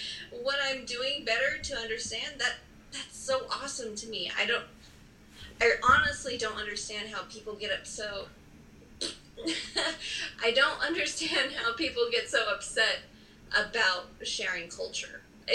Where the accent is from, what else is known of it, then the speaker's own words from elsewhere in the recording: Nevada, United States; I am a white lady. I am from Northern Nevada, and there's great Mexican food in Nevada